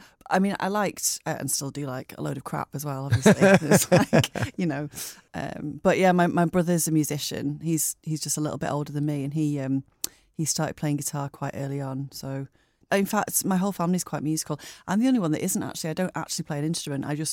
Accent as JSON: {"language": "English", "town": "Greenmount", "region": "North West England", "country": "United Kingdom", "tie": "born or raised there", "said": "Well, we lived outside of Bury, so more on the sort of, it was Greenmount, so up towards, or Hawkshire rather, up towards Ramsbottom and Bolton that way. So it was a little bit countrified."}